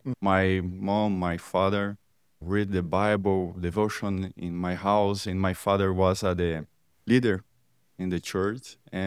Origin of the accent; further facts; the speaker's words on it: Três Passos, Rio Grande do Sul, Brazil; I'm from Brazil. Specifically, I'm from a small city in Rio Grande do Sul. The city is Três Passos, a small city. And I studied in Seminary Concordia in Rio Grande do Sul, São Paulo.